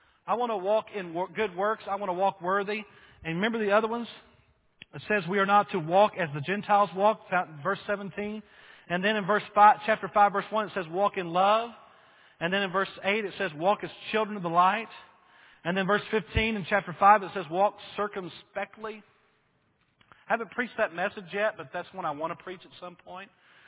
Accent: Duncan, Oklahoma, United States; There was a family here Sunday from Duncan, Oklahoma, from my hometown, where my parents, from where my papa and my grandma had the farm, and now my dad and mom live there.

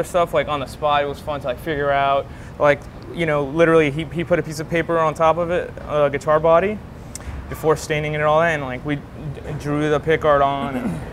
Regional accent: Miami, Florida, United States; So, yeah, very, you know, I'm from Miami, so.

